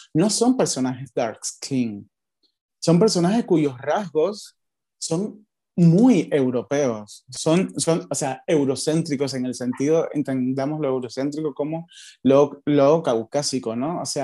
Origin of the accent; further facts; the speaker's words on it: Cuba; yo vengo de Cuba, un país donde la telenovela tiene un lugar muy heavy